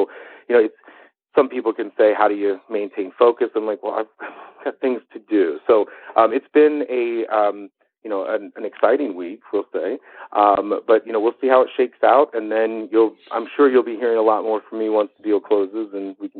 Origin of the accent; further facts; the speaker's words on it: Cincinnati, Ohio, United States; and then hitting my hometown of Cincinnati later in the week and in the month.